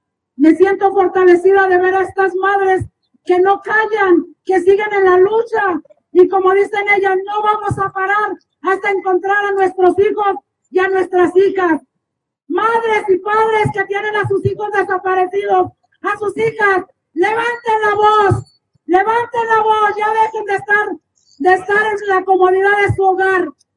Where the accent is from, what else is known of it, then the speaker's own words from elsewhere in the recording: Ciudad Juárez, Chihuahua, Mexico; nosotros que venimos desde Ciudad Juárez, que tenemos 9 años en esta lucha